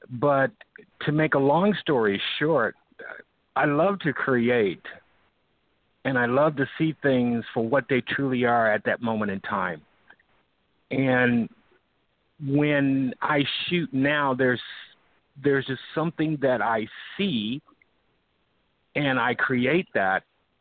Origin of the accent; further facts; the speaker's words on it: Alaska, United States; I'm from Alaska, so I shot Denali, the highest peak in North America.